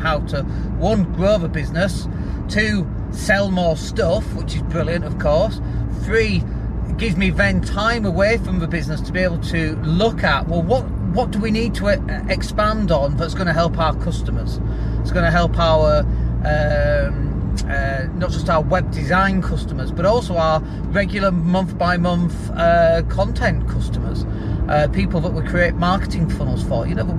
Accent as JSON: {"language": "English", "town": "Leeds", "region": "Yorkshire and the Humber", "country": "United Kingdom", "tie": "born or raised there", "said": "a very experienced web design manager based in Leeds as well, which is really cool because that's my hometown."}